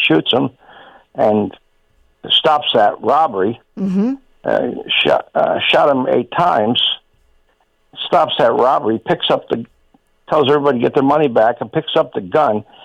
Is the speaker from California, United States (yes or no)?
no; New Jersey, United States; hey, I'm from Jersey, and this is the first time I'm being pulled over